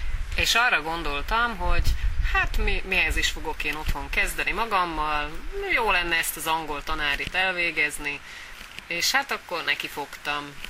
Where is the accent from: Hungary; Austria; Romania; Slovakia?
Slovakia; Šamorín, Trnava Region; moved away as an adult; Nyitrán végeztem, somorjai származású vagyok, ez Pozsonytól körülbelül 20-25 kilométerre van a Duna mentén. Gyerekkoromban olyan 80%-os volt a magyar lakosok aránya, most körülbelül olyan 50-60%.